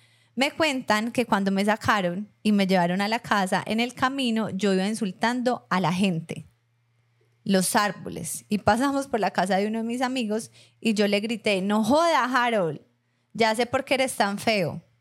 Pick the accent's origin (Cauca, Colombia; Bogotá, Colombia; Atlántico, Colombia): Atlántico, Colombia; Barranquilla; now in Israel; Vivimos en Israel, somos de Barranquilla y ahora andamos pegados a ustedes. En Israel, señor.